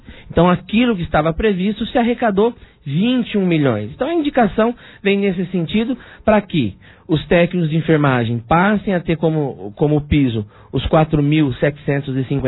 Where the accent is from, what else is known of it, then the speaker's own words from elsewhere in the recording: Aparecida, Brazil; do nosso distrito de Aparecida, onde nasci, cresci, estudei